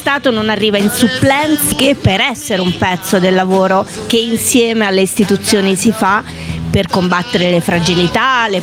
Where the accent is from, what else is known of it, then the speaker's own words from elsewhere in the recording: Rome, Lazio, Italy; sono di Roma e faccio politica a Roma per il Lazio.